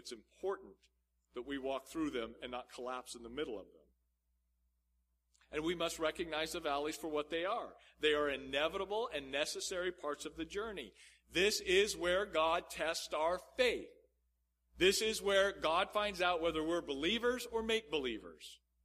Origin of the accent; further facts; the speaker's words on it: Nevada, United States; I grew up in Nevada, not far from Virginia City, and there were mine shafts all over the place.